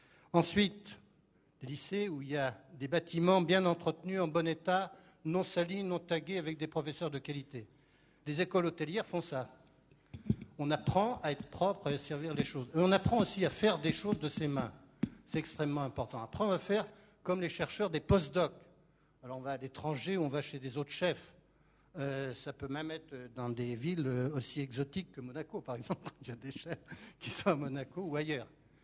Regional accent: Toulouse, Occitanie, France; je suis toulousain

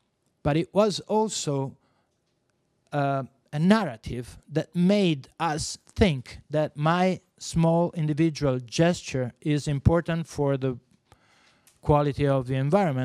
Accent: Italy; born there; English is a second language; I was born in Italy when we were in the industrialization boom.

